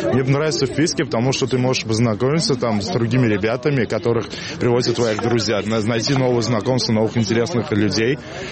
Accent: Israel; я из Израиля просто.

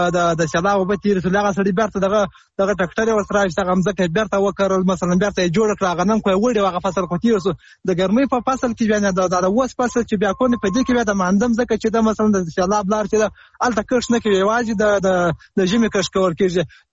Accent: Helmand, Afghanistan; د هلمند اولاد

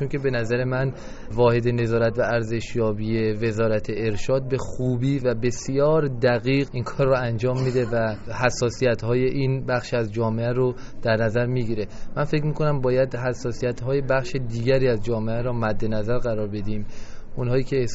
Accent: Iran

